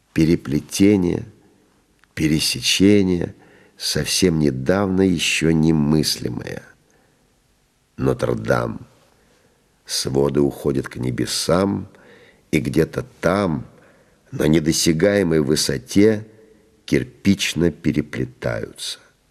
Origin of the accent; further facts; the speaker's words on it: Kyiv, Ukraine; я из Киева